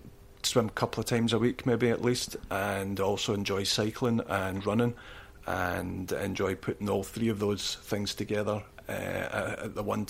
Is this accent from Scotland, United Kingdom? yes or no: yes; Aberdeen, Scotland, United Kingdom; born there; also born or lived in Inverness / Basingstoke / Dunfermline; I was born in Aberdeen, and we moved around a lot when I was younger with my dad's work. He worked for the Forestry Commission, and we moved from Aberdeen to Inverness, and then from Inverness down to Basingstoke.